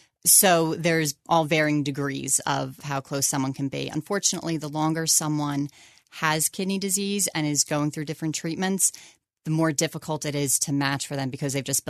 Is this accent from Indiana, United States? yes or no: no; Evesham, New Jersey, United States; I am from Evesham in New Jersey, Burlington County, and have been here for over 20 years.